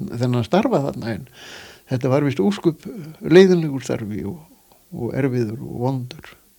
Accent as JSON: {"language": "Icelandic", "town": "Veigastaðir", "region": "Northeastern Region", "country": "Iceland", "tie": "born there", "said": "Ég kom hingað 20 ára gamall. Ég var fæddur á Veigastöðum á Svalbarðsströnd. Pabbi var þar og móður mín þegar voru þarna í á parti af þeirri jörð."}